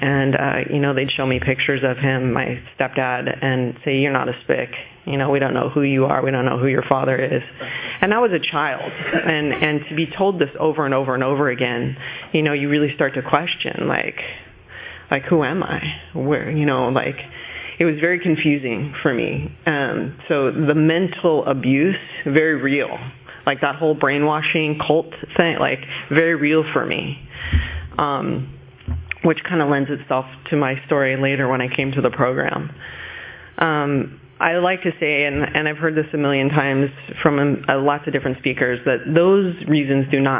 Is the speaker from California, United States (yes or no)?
yes; Long Beach, California, United States; born there; I was born in Long Beach.